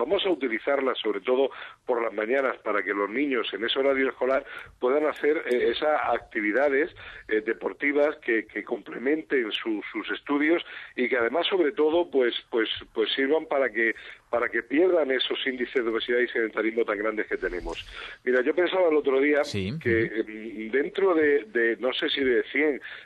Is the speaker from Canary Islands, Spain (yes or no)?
no; Granada, Andalusia, Spain; now in Madrid, Spain; Yo soy de Granada, aunque yo me siento madrileño, o muy madrileño, y mis hijos son madrileños